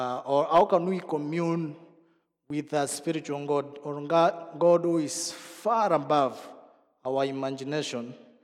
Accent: Kenya; now in Netherlands; I'm originally from Kenya, but residing in the Netherlands since 2018.

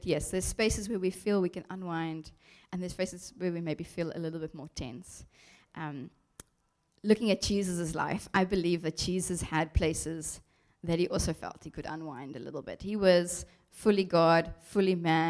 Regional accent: Somerset West, Western Cape, South Africa; Not that I grew up in a very small place. I grew up in Somerset West, so a little bit out of the city.

